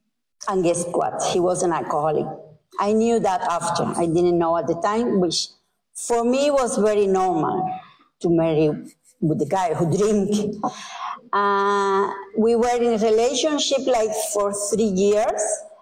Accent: Cuba; English is a second language; I am from Cuba. You may be here from my accent

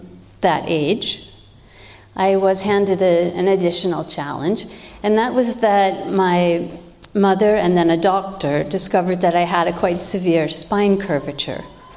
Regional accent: Massachusetts, United States; I went with a study group of about 30 other kids from all over my country, the U.S. I'm from Massachusetts.

